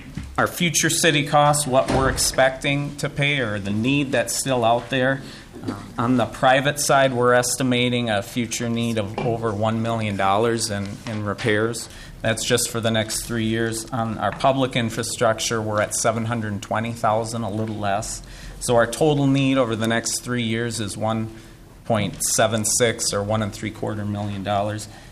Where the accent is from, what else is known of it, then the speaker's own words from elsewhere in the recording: West St. Paul, Minnesota, United States; I'm from West St. Paul.